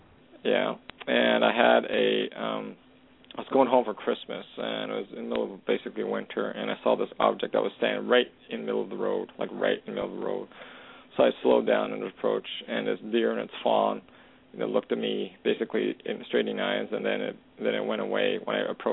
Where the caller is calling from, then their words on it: Canada; calling from Canada.